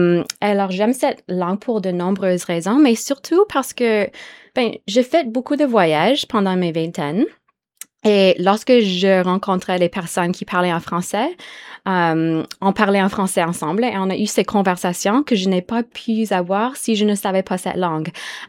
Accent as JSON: {"language": "French", "town": "Barrie", "region": "Ontario", "country": "Canada", "tie": "born or raised there", "also_born_or_lived": "Toronto", "said": "Je suis née à Toronto, mais j'ai grandi dans une ville qui s'appelle Barrie. C'est situé environ une heure au nord de Toronto."}